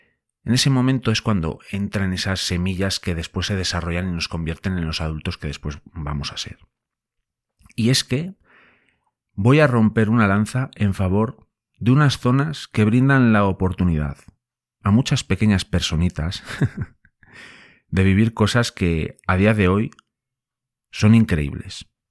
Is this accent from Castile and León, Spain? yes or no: yes; Boñar, Castile and León, Spain; que para ponerle nombre mi pueblo es Boñar, está en la montaña leonesa, en España.